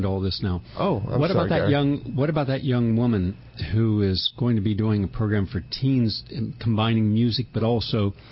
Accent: Parkersburg, West Virginia, United States; it also showed up in Parkersburg, my hometown, in November 1966.

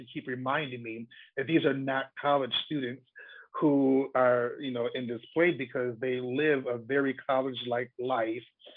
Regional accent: Buffalo, New York, United States; I am. I am originally from Buffalo.

